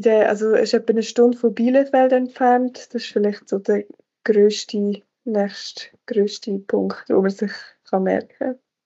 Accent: Buchs, Switzerland; Ich habe ehrlich gesagt auch nicht mehr viel Kontakt mit irgendwie alten Schulgespendli von Buchs oder so, wo ich herkomme

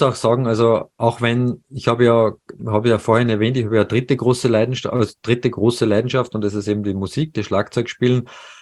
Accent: Salzburg, Austria; also born or lived in Paris; Salzburg ist ja meine Heimat

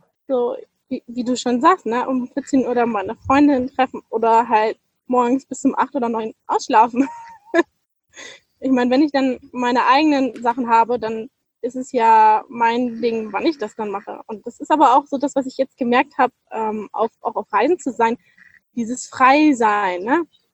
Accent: Northern Germany, Germany

